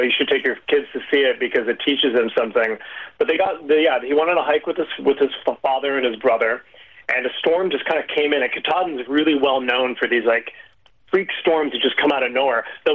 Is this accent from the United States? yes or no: yes; South Dakota, United States; You know, I grew up in South Dakota.